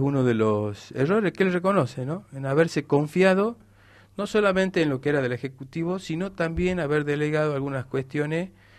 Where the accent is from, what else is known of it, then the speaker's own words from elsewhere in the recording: San Miguel de Tucumán, Tucumán, Argentina; esa es una ambición que tenemos como tucumanos y como ciudadanos de San Miguel de Tucumán